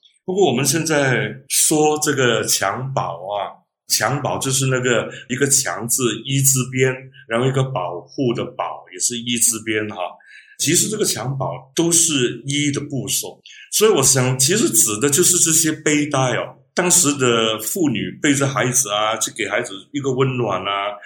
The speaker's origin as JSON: {"language": "Chinese", "region": "Guangdong", "country": "China", "said": "那我们广东人还有一个习俗哦"}